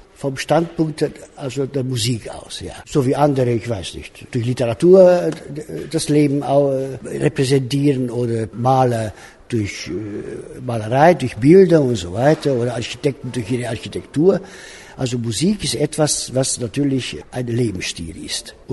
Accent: Timișoara, Timiș County, Romania; Ich bin in Temeswar aufgewachsen, ich habe da studiert

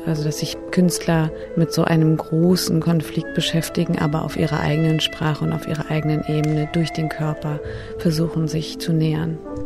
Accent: Iran; was mir als Iranerin vorgesetzt wird

